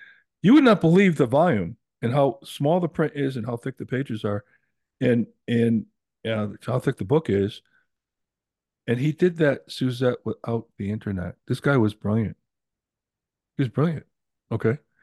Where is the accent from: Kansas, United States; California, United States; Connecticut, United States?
Connecticut, United States; Glastonbury; Now, I'm going in a big battle right now with people up in Connecticut in my hometown of Glastonbury